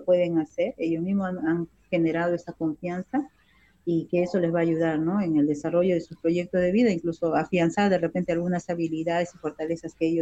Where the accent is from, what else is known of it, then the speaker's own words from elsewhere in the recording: Ica, Peru; moved away as an adult; yo que siempre he trabajado también en zona urbana, soy de Ica, y hace 5 años estoy trabajando en la región Ayacucho